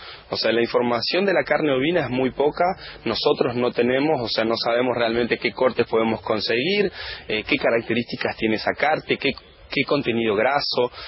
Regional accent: Paraná, Entre Ríos, Argentina; yo soy cocinero de Paraná, de la provincia de Entre Ríos.

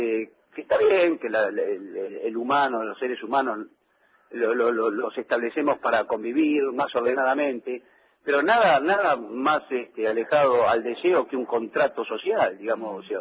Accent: Constitución, Buenos Aires, Argentina; yo, viste, nací en Constitución y jugaba mucho al fútbol en la calle, viste.

